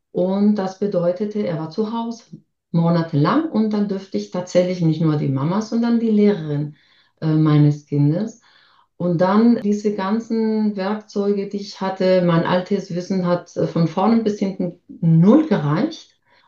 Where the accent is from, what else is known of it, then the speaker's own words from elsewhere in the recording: Spain; ich habe Spanischunterricht gegeben, ich bin ja Spanierin